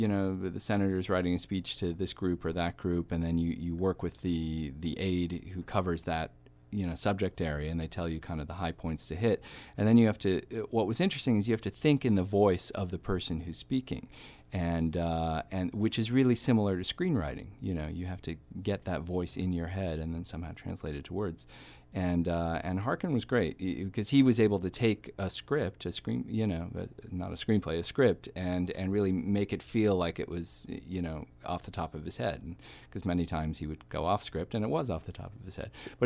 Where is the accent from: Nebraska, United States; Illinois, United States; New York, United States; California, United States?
Nebraska, United States; Omaha; Yeah, well, I grew up in Omaha and used to see, you know, art house films at UNO, had a film screening back then.